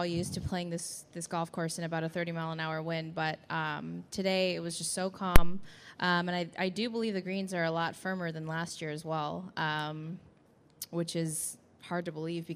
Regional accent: California, United States; it was just a great feeling being back in California, you know, in my hometown. And And that golf course, I've never really played it as a junior when I used to live in Rancho

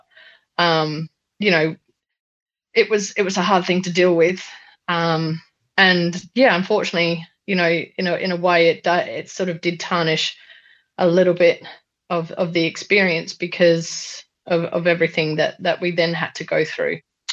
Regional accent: Australia; obviously being Aussie, first Commonwealth Games, first game up, Australia.

